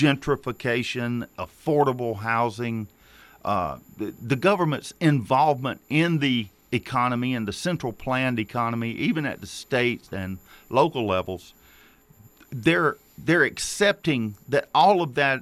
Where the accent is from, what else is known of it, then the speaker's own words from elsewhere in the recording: Greenville, South Carolina, United States; born there; Well, I was born in St. Francis Hospital in Greenville, South Carolina, 1960.